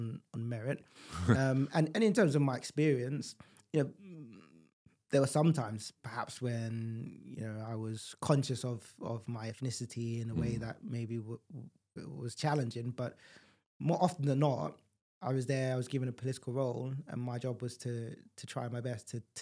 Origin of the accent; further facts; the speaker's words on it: London, United Kingdom; my earliest memories are of living in East Dulwich in South London in a council estate.